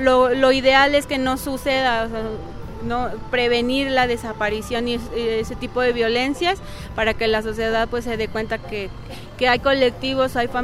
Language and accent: Spanish; Ecatepec, State of Mexico, Mexico; nosotros somos de aquí, de Catepec, de Estado de México